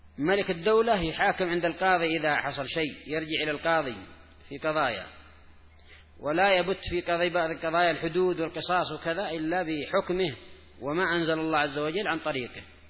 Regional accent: Yemen; خاصة طلاب مرعي عندنا في اليمن هنا يدرس 4 سنين

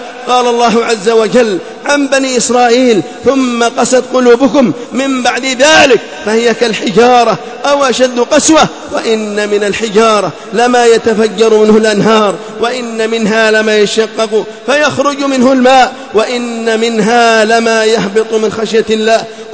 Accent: Yemen; في بلادنا اليمن

